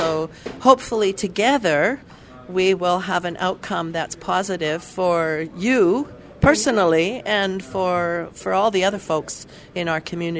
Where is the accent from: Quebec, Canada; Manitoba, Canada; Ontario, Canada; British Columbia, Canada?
British Columbia, Canada; Prince George; Doesn't snow very much here, but I grew up in Prince George.